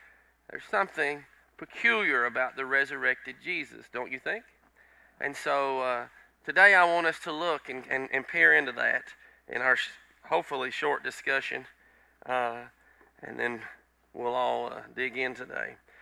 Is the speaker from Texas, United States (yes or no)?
yes; Texas, United States; also born or lived in Tennessee; I grew up in Texas, and I didn't have any allergies. And then I moved to Tennessee, and it was nothing but a dust bowl.